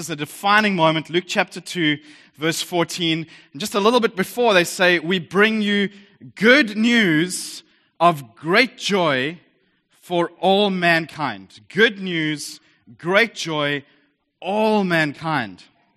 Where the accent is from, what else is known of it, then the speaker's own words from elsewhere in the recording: South Africa; accent: South African; Some of you may recognize this as a South African accent.